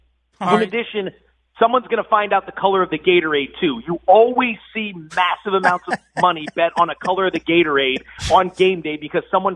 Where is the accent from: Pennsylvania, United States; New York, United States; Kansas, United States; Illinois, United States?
Pennsylvania, United States; Philadelphia; I grew up in Philly. This has been my team since I was young.